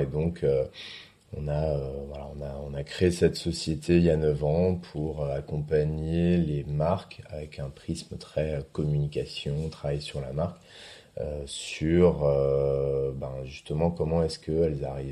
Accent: Grand Est, France; now in Paris, France; je suis alsacien d'origine, ça fait 15 ans que je suis à Paris pour le boulot

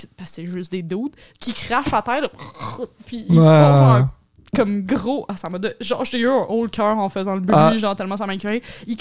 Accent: Montreal, Quebec, Canada; végétarienne chez nous à Montréal

